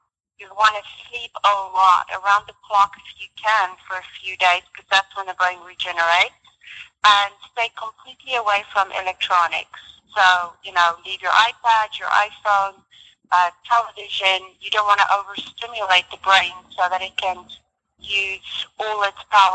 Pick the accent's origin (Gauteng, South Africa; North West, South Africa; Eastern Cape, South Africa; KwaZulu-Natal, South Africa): Gauteng, South Africa; Johannesburg; No, I was born and raised in South Africa.